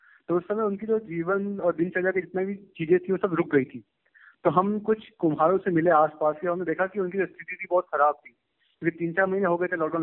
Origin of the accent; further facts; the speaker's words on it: Kankroli, Rajasthan, India; मैं उदयपुर के पास एक टाउन है राजसमंद कांकरोली, मैं वहां से बिलोंग करता हूँ।